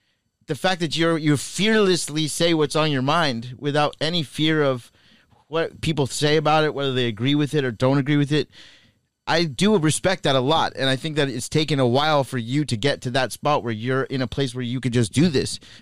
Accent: Canada; I grew up in Canada, so yeah.

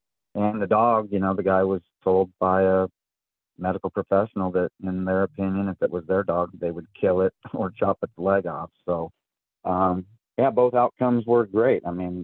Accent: Washington, United States; 10 or 15 miles from my hometown is Nacelle, Washington, and it's even smaller than Owako.

